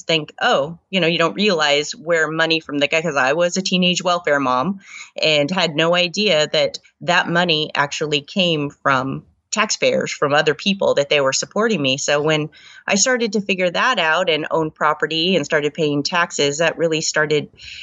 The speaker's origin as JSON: {"language": "English", "region": "Pacific Northwest", "country": "United States", "tie": "born or raised there", "said": "I grew up here in the Northwest."}